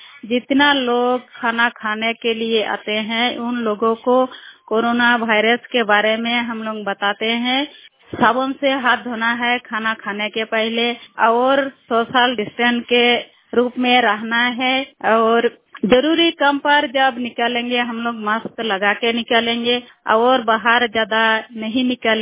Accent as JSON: {"language": "Hindi", "region": "Jharkhand", "country": "India", "said": "प्रखंड पटका, जिला पूर्वी सिंहभूम, पंचायत गंगाड़ी के रहने वाली हूँ।"}